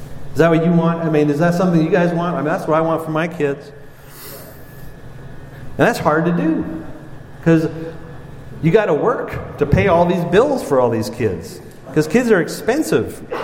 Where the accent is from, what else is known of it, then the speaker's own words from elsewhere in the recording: Montreal, Quebec, Canada; I grew up in Montreal.